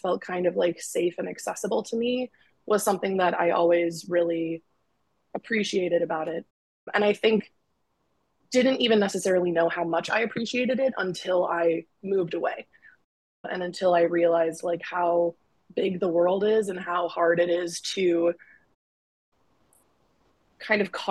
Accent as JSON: {"language": "English", "town": "Northbrook", "region": "Illinois", "country": "United States", "tie": "born or raised there", "said": "I think what was really nice about growing up in Northbrook was being able to kind of like sift my way through people"}